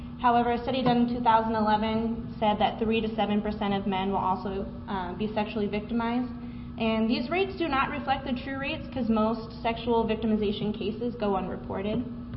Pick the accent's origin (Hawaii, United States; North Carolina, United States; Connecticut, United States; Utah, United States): Utah, United States; Salt Lake City; I'm from Salt Lake City, Utah